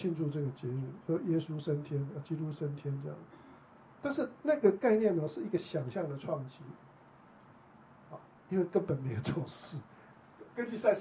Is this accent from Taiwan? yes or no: yes; Taiwan; 对，那比如说像我们台湾人